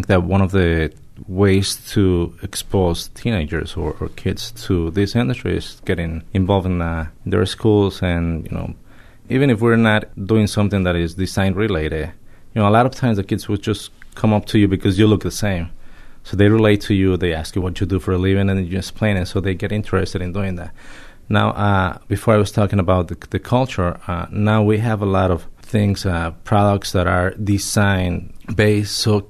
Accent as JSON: {"language": "English", "country": "Mexico", "said": "I'm from Mexico originally, and I was not exposed when I was young to graphic design"}